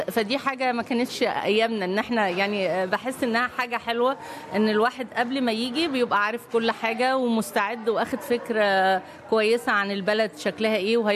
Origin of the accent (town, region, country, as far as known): Egypt